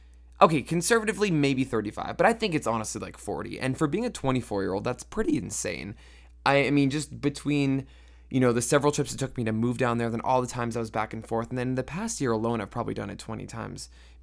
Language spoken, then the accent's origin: English; California, United States; now in Toronto, Canada; For those of you who don't know, I was born in California. I lived here, I went to school here, but I've kind of moved around, and I'm currently living in Toronto, Ontario, Canada